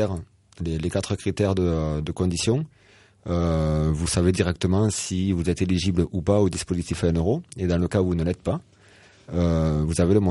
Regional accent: Rodez, Occitanie, France; on est de Rodez, on est né dans l'Aveyron.

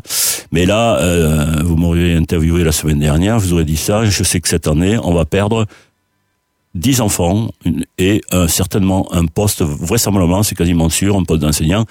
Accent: Figeac, Occitanie, France; Je suis Figeacois, je suis né à Figeac, mes grands-parents sont de Cap-de-Nac et de Villefranche.

